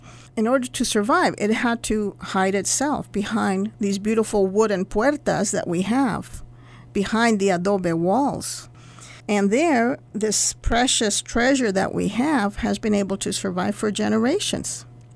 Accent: El Paso, Texas, United States; having been born and raised in El Paso and being in such a border area where now El Paso is completely a bilingual, bicultural, binational border town.

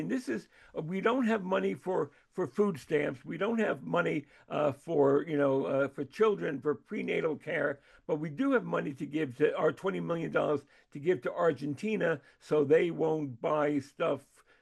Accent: New York, United States; I sound like I'm from New York. Wait, I am from New York.

